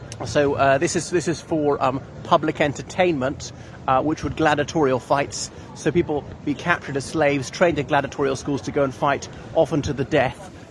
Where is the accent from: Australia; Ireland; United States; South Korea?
Ireland; from Ireland.